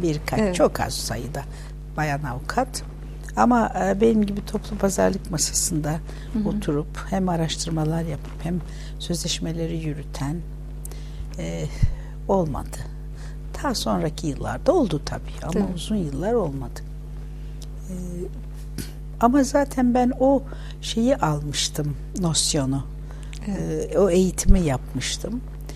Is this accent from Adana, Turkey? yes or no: yes; Bahçe, Adana, Turkey; moved away as an adult; also born or lived in Kozan / Istanbul; Ben Adana doğumluyum. Adana Kuzan ilçesinde doğdum. Adana'nın Bahçe ilçesinde büyüdüm. Sonra ortaokul ve liseyi de Adana Kız Lisesi'nde okudum yatılı olarak. Sonra İstanbul'a geldim.